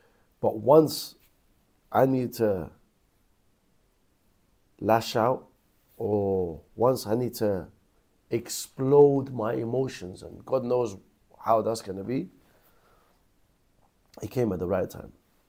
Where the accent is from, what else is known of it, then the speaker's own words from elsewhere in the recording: Mosul, Nineveh, Iraq; I'm from Iraq. I'm from Mosul.